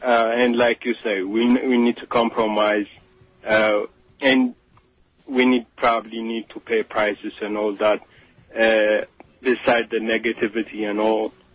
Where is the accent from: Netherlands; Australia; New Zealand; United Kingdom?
Netherlands; English is a second language; now in United States; my families are from Africa, but I grew up in the Netherlands.